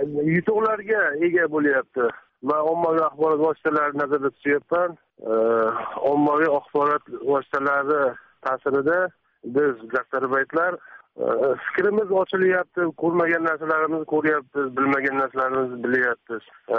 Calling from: Russia; Men Rossiyadan.

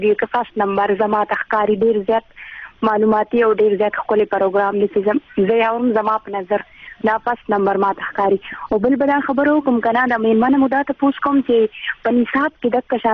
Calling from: Marwat, Khyber Pakhtunkhwa, Pakistan; مروت نه مې ټلیفون کړی

